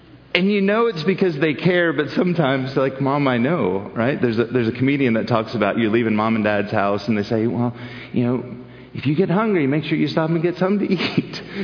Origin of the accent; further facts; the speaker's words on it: the South, United States; Jesus had a choice, but Mama, I'm from the South, sorry.